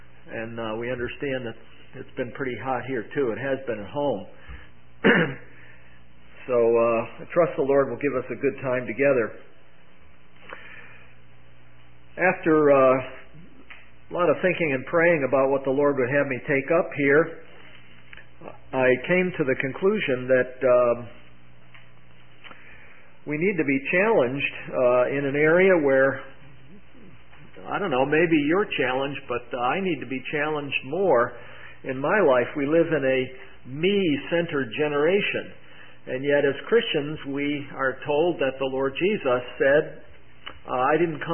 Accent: Connecticut, United States; We come from Connecticut. That's a little part of the USA over in the eastern part, the mission field of New England, my wife and I.

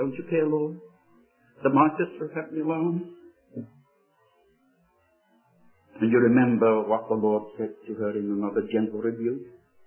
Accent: England, United Kingdom; of the first things we do after a sea voyage, of course, is to make ourselves a nice cup of tea, being English.

